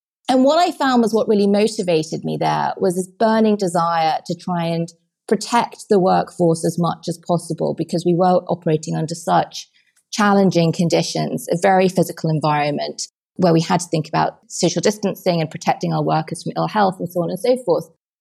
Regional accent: England, United Kingdom; And being English, we have to be self-effacing.

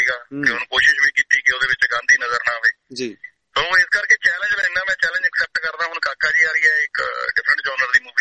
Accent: Punjab, India; accent: Malwai; ਮੈਂ ਪਟਿਆਲੇ ਦੇ ਨੇੜੇ, ਮੇਰਾ ਪਿੰਡ ਹੈ, ਸੋ ਮਾਲਵੇ ਤੋਂ ਬਿਲੋਂਗ ਕਰਦਾ

